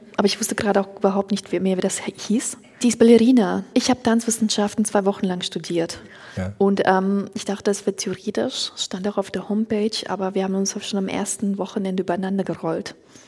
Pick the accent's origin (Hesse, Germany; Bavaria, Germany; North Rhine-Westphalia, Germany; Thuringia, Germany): Hesse, Germany; ich bin zwar nicht in Frankfurt aufgewachsen, aber in der Nähe von Frankfurt Main.